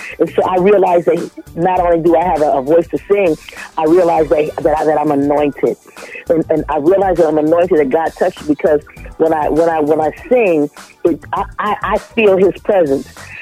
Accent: Toledo, Ohio, United States; I grew up in Toledo, Ohio

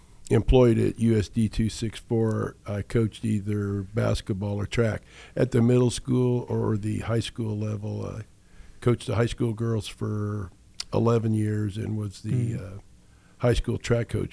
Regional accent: Hutchinson, Kansas, United States; Grew up in Hutchinson, Kansas. All of my life, but have lived here in Clearwater more, so I call Clearwater home.

